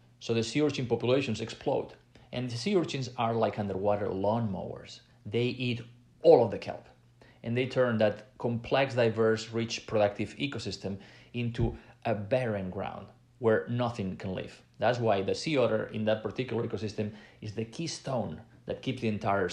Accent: Catalonia, Spain; English is a second language; You know, I come from Catalonia in Spain

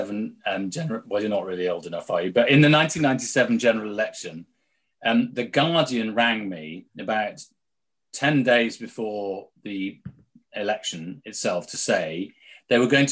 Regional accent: Penarth, Wales, United Kingdom; also born or lived in Cardiff; So I was born in Cardiff and brought up to the age of seven living in Penarth.

